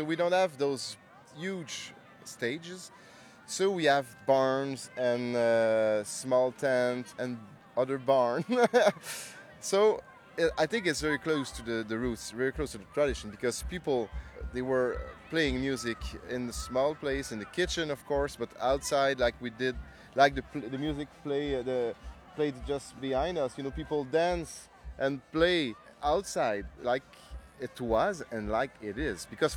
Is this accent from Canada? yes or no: yes; Quebec, Canada; We really start to call ourselves like Quebecois, because we wanted to make a separation, you know.